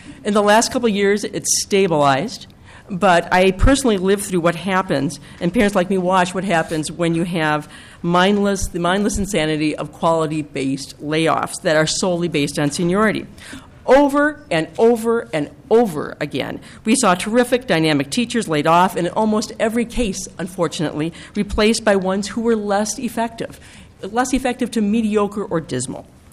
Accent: Minneapolis, Minnesota, United States; I am from Minneapolis, and I have spent the last 17 years as a Minneapolis public school parent.

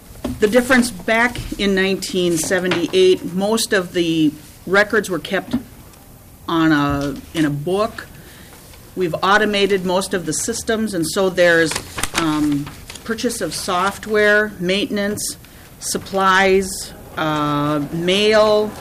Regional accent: United States; from Todd County

